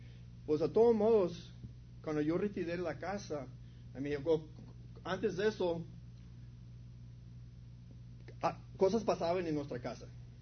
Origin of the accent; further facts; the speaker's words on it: Texas, United States; now in El Paso, United States; yo no soy de aquí del Paso. Vengo de un pueblo muy chiquito allá del otro lado de San Antonio y pues, como mucha gente, hemos creado católicos, Catholic.